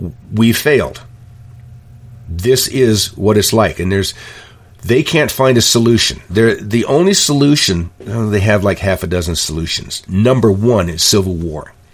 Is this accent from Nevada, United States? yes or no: no; Oregon, United States; because I was raised on the Indian reservation, Klamath Indian Reservation.